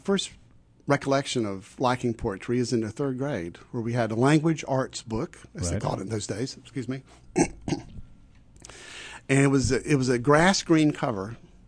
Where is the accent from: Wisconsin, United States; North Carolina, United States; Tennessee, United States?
North Carolina, United States; I am from northwestern North Carolina.